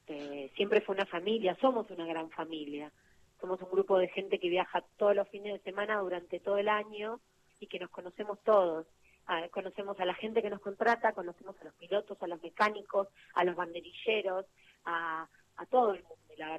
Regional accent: Villa Carlos Paz, Córdoba, Argentina; now in Buenos Aires, Argentina; mi mamá y mi hermana siguen viviendo allá. Yo vivo en Buenos Aires sola, pero ellos viven allá y me crié en Carlos Paz

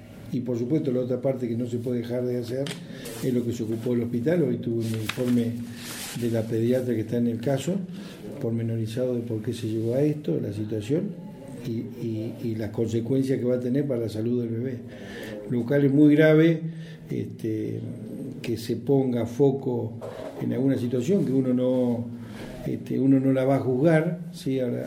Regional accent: Maquinchao, Río Negro, Argentina; Yo, por ejemplo, soy nacido y criado en Maquinchao.

